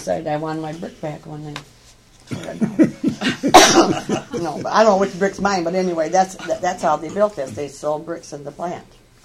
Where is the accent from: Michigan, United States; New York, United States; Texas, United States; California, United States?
Michigan, United States; Chesaning; I'm from Chesaning, Michigan.